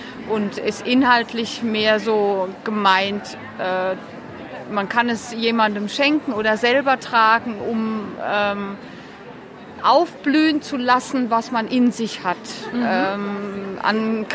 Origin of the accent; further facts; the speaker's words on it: Germany; moved away as an adult; now in Friesland, Netherlands; Ich bin eigentlich von Ursprung komme ich aus Deutschland. Aber ich bin schon seit 20 Jahren in Holland durch die Liebe hierher gekommen.